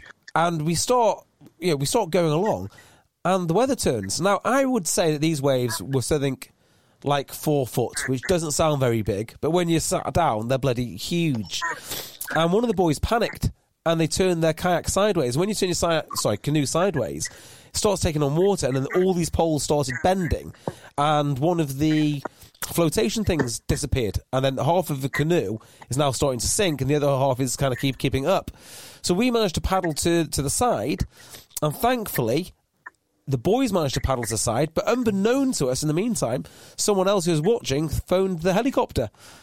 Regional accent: Llandudno, Wales, United Kingdom; So, I'm from Llandudno.

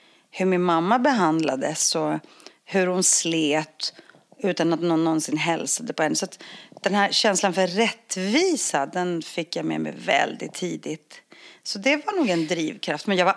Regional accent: Northern Greece, Greece; now in Sweden; jag växte upp liksom i en liten grekisk bergsby, en sket, en liten håla upp i norra Grekland som ingen har varit i. För det bor flera jätter än det bor människor där. Men där växte jag upp med en morfar som tynade bort i en säng.

